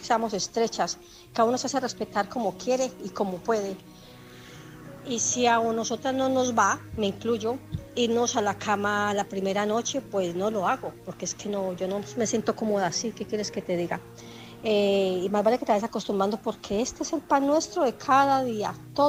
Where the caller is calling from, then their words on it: Barcelona, Catalonia, Spain; de Barcelona.